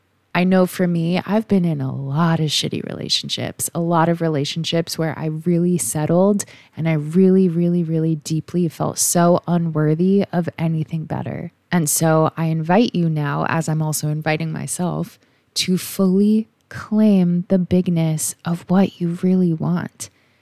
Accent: United States; This is my first in-person offering happening in the US, my home country

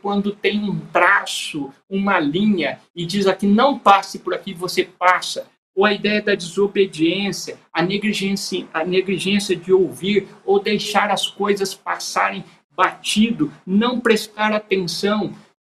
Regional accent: Machado, Minas Gerais, Brazil; Eu cresci em Machado, Minas Gerais, eu vi muitas canoas soltas do rio Machado, principalmente quando tinha enchente

